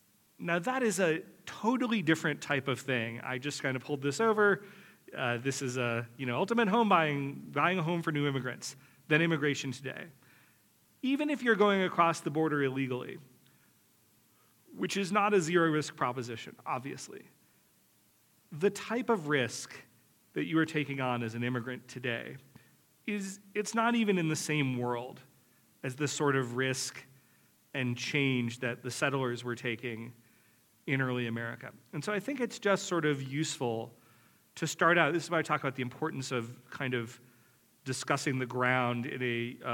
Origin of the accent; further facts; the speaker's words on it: North Carolina, United States; I grew up in North Carolina, as I think I mentioned yesterday. The Lost Colony was very famous where I was from because that actually happened in North Carolina.